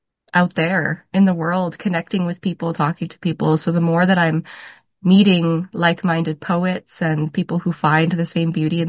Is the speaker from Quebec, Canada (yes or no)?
yes; Sainte-Anne-de-Bellevue, Quebec, Canada; my hometown of St. Anne de Bellevue in the West Island of Montreal